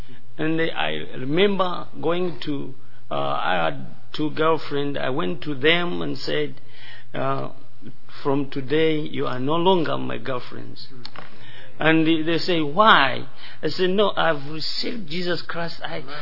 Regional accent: Malawi; English is a second language; now in United States; I'm from Malawi, Africa.

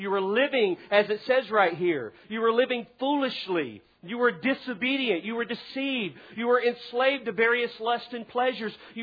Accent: Ocean Way, Florida, United States; well, I'm from Ocean Way, and we do have spiders in Ocean Way.

